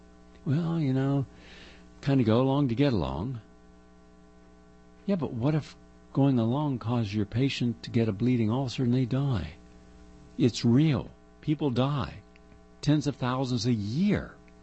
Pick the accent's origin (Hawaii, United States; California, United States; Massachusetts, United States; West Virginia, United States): West Virginia, United States; I'm from West Virginia. You know, if you do enough bad stuff, you're going to get called out on it.